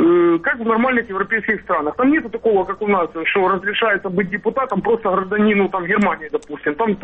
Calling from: Kherson, Kherson Oblast, Ukraine; я з Херсона.

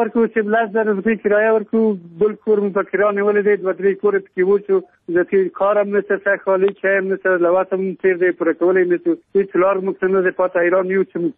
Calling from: Ghazni, Afghanistan; غزنی نه، ولسوالۍ نه، موږ مرکز یو، 2 کیلومتره له ښار لرې، مربوط دی ښار یو، خشک بالا.

